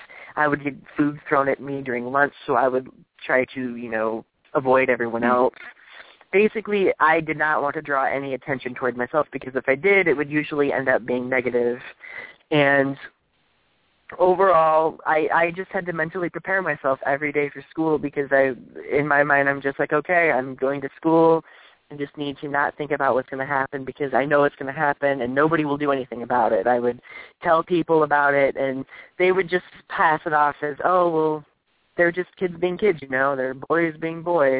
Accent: Michigan, United States; Well, I'm 25 years old. I'm a gay rights activist. I'm from Michigan, as stated before.

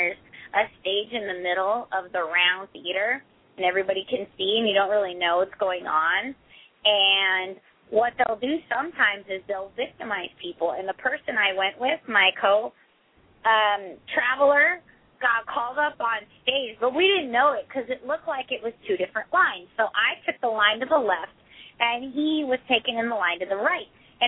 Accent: San Diego, California, United States; born there; I was born in San Diego. Everybody speaks Spanish, right?

